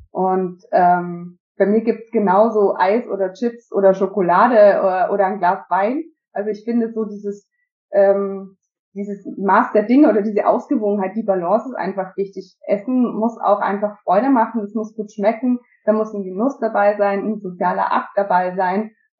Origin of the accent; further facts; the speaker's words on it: Austria; ich bin Österreicherin, das muss ich dazu sagen